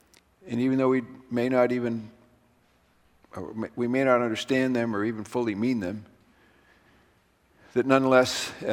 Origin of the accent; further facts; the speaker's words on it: Melrose, Massachusetts, United States; As I probably told you too many times, I grew up in Massachusetts. That still hasn't changed. And that one of the curious things about growing up in Massachusetts is all my friends were Roman Catholic.